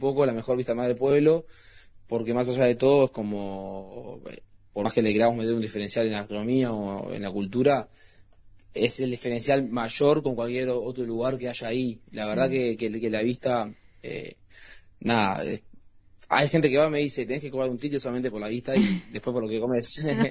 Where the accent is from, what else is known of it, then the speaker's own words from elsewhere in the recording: Montevideo, Uruguay; Yo no, yo soy de Montevideo. Pero bueno, iba bastante seguido hace años, claro. Ahí fue que lo conocí a él. Pero yo soy de acá, estoy de Montevideo, digo acá porque ahora estoy acá.